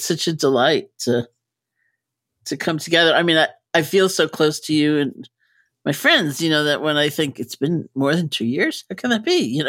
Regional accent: New York, United States; because I am a New Yorker and I know a lot of people in the theater

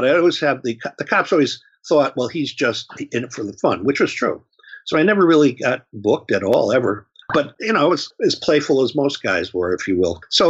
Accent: New York, United States; And it's not just because I'm from New York.

